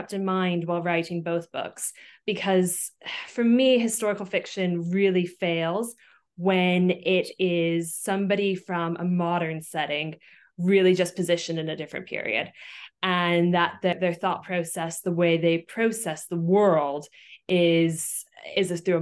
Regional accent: New York, United States; moved away as an adult; now in United Kingdom; Yes, I'm originally from America. I'm from upstate New York, and I've now lived in the UK, in Oxford and London, for 11 years.

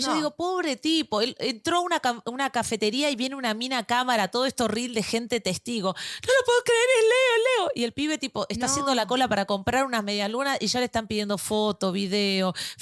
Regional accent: Venezuela; yo soy venezolana.

